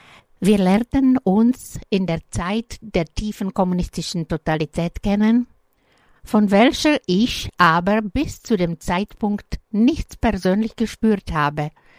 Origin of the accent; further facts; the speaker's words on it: Czechia; German is a second language; now in Germany; Ich bin eine Tschechin und obwohl ich schon lange Jahre in Deutschland lebe, wird man sicherlich meinen Akzent bis Ende meines Lebens merken